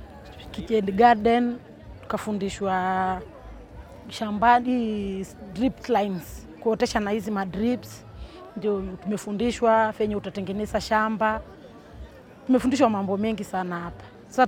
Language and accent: Swahili; Ngutoto, Arusha, Tanzania; Mimi ni mkulima. Nimetoka sehemu za Ngutoto, Kukuad.